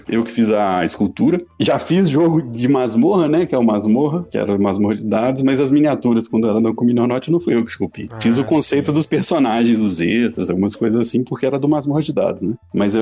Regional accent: Juiz de Fora, Minas Gerais, Brazil; also born or lived in São Paulo; eu voltei aqui para Juiz de Fora, que é minha cidade natal. Vim morar junto com meu pai aqui, que meu pai já estava mais velho.

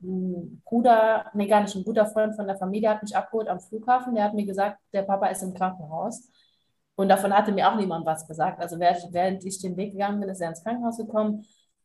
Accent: Trier, Rhineland-Palatinate, Germany; ich war auf der Autofahrt nach Trier, also in meiner Heimat

